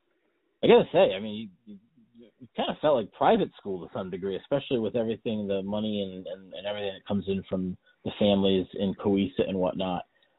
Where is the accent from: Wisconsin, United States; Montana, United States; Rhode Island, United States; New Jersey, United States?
Rhode Island, United States; Warwick; now in Connecticut; Again, it's my hometown. So, you know, I, as removed as I am, I just, you know, I'm over the border by about a quarter mile, really, in Connecticut. But, you know, Warwick does mean a lot to me.